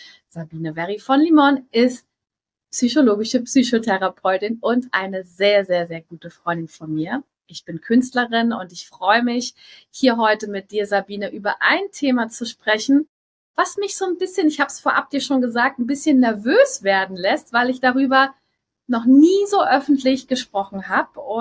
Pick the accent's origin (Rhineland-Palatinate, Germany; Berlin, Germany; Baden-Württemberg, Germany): Rhineland-Palatinate, Germany; wo ich aufgewachsen bin, in der, also Eifel, Mosel